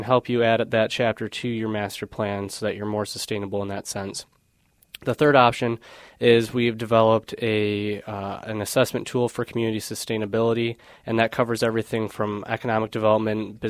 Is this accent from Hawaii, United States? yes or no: no; Saginaw, Michigan, United States; Fun fact, Rex grew up on the street behind where I grew up in Saginaw. So we're both Saginaw guys.